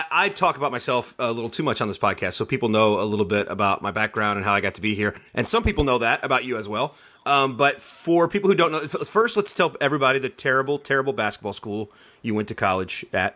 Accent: Louisville, Kentucky, United States; I grew up in Louisville, Kentucky, and I rooted for the Knicks, but nobody roots for the Pacers in Louisville.

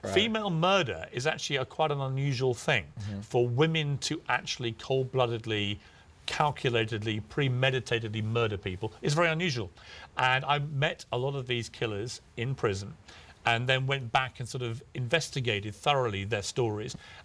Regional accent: United Kingdom; But I can't vote. I'm a British guy.

